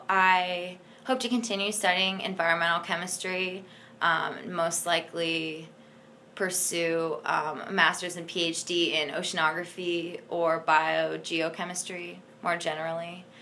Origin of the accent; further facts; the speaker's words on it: State College, Pennsylvania, United States; Penn State everything. I grew up in State College, so PSU all the way.